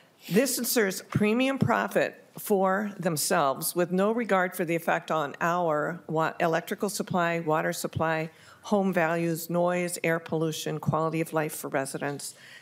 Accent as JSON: {"language": "English", "town": "Farmington", "region": "Minnesota", "country": "United States", "said": "I'm from Farmington, Minnesota."}